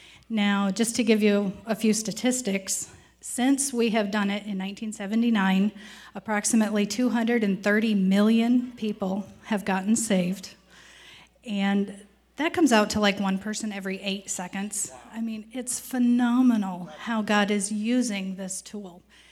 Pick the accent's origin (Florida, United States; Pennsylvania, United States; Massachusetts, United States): Pennsylvania, United States; Bentley Creek; I'm actually from Bentley Creek, just over the hill.